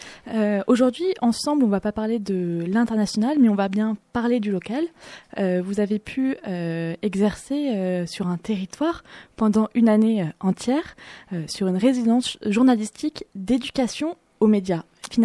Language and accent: French; Grenoble, Auvergne-Rhône-Alpes, France; Moi je suis grenobloise, donc au bout d'un moment, c'est vrai que je connais bien le tissu associatif